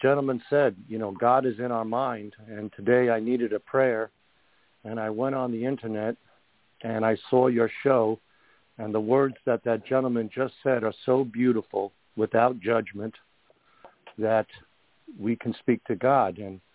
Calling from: Roosevelt, New York, United States; I'm calling from New York.

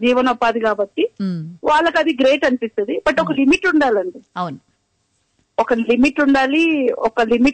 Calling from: Nellore, Andhra Pradesh, India; నేను నెల్లూరు నుంచి మాట్లాడుతున్నానండి.

